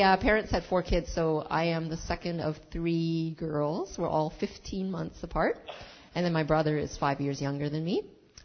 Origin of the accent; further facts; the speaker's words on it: Vancouver, British Columbia, Canada; I grew up in southeast Vancouver in a neighborhood where there was a nice mix of every ethnic background. I had friends that were Portuguese, I had friends that were East Indian, coming from Swedish background and English